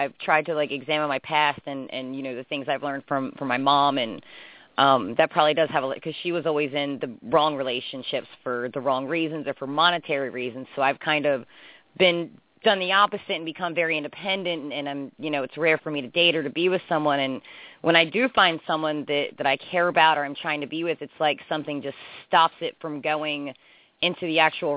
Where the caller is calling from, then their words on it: Pennsylvania, United States; I'm from Pennsylvania.